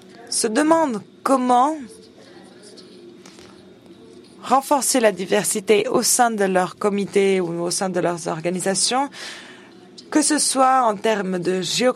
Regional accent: China; Je suis chinoise et boursière.

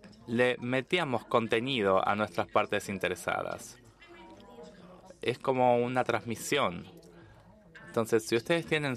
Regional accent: Costa Rica; de Costa Rica.

